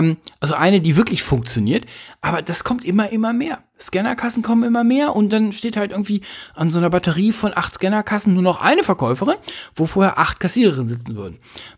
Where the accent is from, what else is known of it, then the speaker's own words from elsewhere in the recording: Hanover, Lower Saxony, Germany; Ein super Beispiel dazu ist mir in meiner Heimatstadt Hannover nicht über den Weg gelaufen